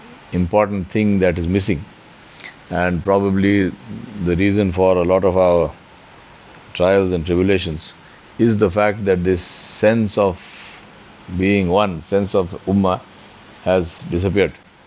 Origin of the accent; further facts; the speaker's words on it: Hyderabad, Telangana, India; first language Urdu; English is a second language; am Hyderabadi. So this is gives me a sense of identity. I am from this place. I am Urdu speaking. My mother tongue is Urdu. My mother tongue is not Tamil. My mother tongue is not Malayalam.